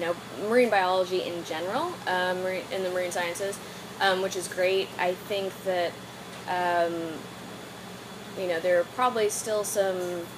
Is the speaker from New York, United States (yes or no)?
no; Colorado, United States; My mom is originally from California, and so growing up in Colorado, a landlocked state, she was definitely wanted to go to the ocean